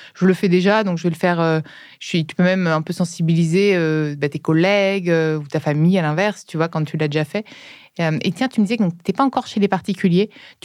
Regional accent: Tuscany, Italy; Moi, je viens de Toscane et je peux te dire qu'il y en a beaucoup plus de poubelles différentes.

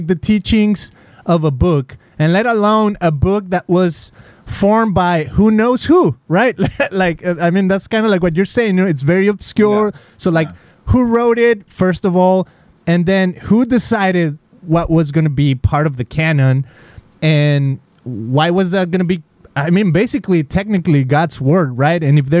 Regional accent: Mexico; I come from Mexico, man.

